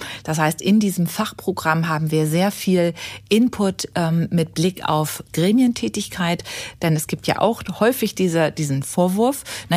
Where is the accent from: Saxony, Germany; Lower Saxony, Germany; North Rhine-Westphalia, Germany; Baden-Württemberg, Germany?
North Rhine-Westphalia, Germany; Essen; ich komme aus Essen